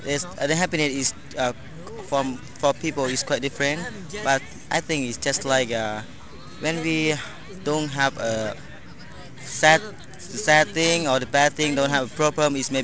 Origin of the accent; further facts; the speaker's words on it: Laos; I come from Laos.